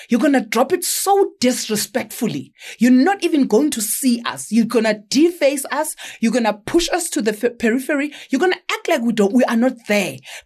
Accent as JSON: {"language": "English", "town": "Bizana", "region": "Eastern Cape", "country": "South Africa", "tie": "born there", "said": "I was born in Bizana. Bizana is a beautiful small town, underdeveloped currently, thanks to the Messi ANC. Small, beautiful town off Bizana in the Eastern Cape. That is where I was born."}